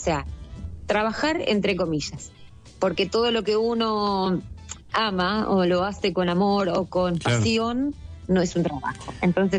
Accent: Epecuén, Buenos Aires Province, Argentina; yo soy nacida en Epecuén, viví en Epecuén hasta los 20 años, que fue la fecha de la inundación.

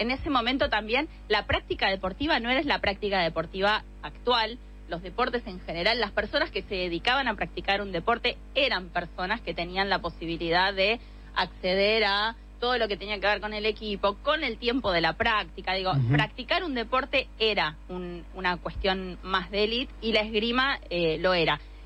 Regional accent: Mar del Plata, Buenos Aires Province, Argentina; yo soy de Mar del Plata. Además de bonaerense, era marplatense.

